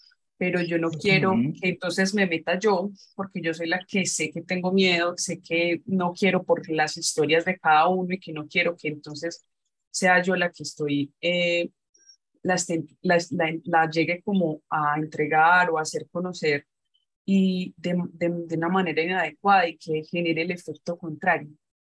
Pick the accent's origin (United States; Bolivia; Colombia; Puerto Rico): Colombia; Medellín, Antioquia; Soy de Colombia, de Medellín.